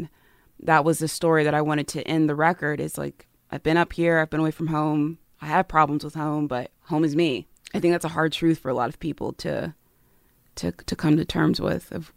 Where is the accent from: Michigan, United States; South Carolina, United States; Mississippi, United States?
South Carolina, United States; now in Nashville, United States; I've been in Nashville now for 10 years, but growing up in South Carolina, which is, you know, the most southern place on earth, I feel it when I go back home there.